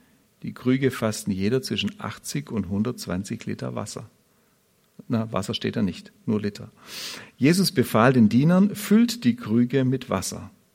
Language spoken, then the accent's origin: German; Baden-Württemberg, Germany; accent: Swabian; Bin aufgewachsen in Ostwilhernreuth, hört man vielleicht auch schon mal im Dialekt. Bin ein Württemberger Schwabe, ganz original, fühle mich sehr wohl bei euch.